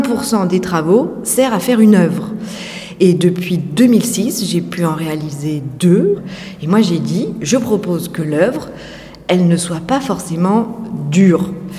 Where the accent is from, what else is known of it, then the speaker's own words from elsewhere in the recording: Clermont-Ferrand, Auvergne-Rhône-Alpes, France; je suis originaire de Clermont-Ferrand, mais j'ai fait mes études à Strasbourg